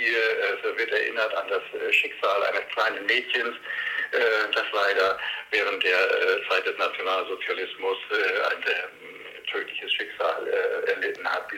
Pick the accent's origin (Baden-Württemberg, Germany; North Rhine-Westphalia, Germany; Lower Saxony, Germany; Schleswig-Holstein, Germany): Lower Saxony, Germany; Leer; born there; Ich bin gebürtiger Leeraner und wohne mit meiner Partnerin im schönen Stadtteil Heißfelde. Als Vater von 5 Kindern